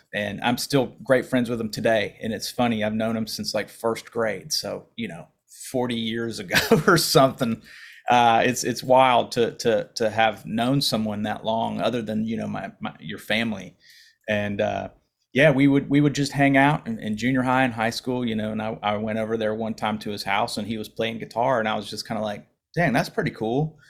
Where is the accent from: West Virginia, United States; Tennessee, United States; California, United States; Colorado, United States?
West Virginia, United States; It might still be up in my old house I grew up in West Virginia.